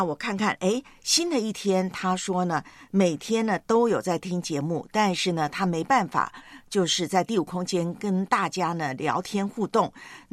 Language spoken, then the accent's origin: Chinese; Taiwan; born or raised there